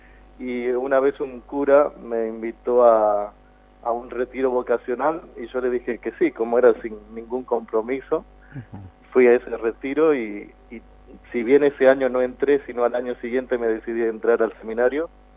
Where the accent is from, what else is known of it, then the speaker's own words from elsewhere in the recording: Buenos Aires Province, Argentina; born there; now in Villa Mercedes, Argentina; Sí, yo nací en provincia de Buenos Aires. Uh-huh. Y aquí en Villa Mercedes estoy hace 3 años.